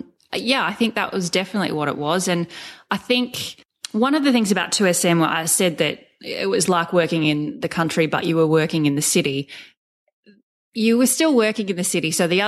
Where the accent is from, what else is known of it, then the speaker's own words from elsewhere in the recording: Sydney, New South Wales, Australia; I grew up in Sydney, had never moved out of home. I was still living at home with mum and dad at this point, 20 years of age.